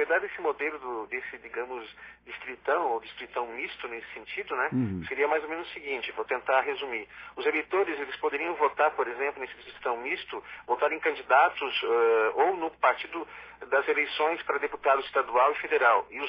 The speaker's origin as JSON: {"language": "Portuguese", "town": "Joaçaba", "region": "Santa Catarina", "country": "Brazil", "said": "eu sou catarinense, do meio-oeste catarinense, de Joaçaba, Santa Catarina."}